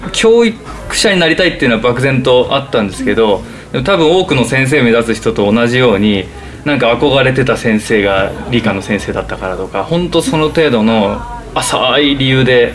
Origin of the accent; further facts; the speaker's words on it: Saitama, Japan; also born or lived in Tochigi; now in Shimane, Japan; 埼玉で生まれたんですけど、まあ、途中から栃木に引っ越したり行ったり来たりしてて、埼玉栃木をずっと行ったり来たりしてました。